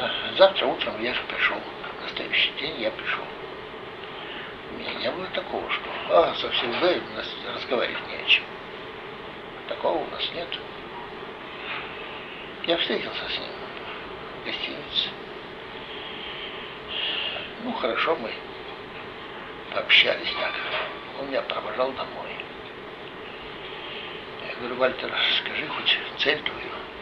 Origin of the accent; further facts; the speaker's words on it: Leningrad, Saint Petersburg, Russia; moved away; also born or lived in Chisinau; Вот так я уроженец, блокадник Ленинграда. Уехал из Ленинграда и прописался в Кишинёве. И так мы оказались в Кишинёве 63-го года.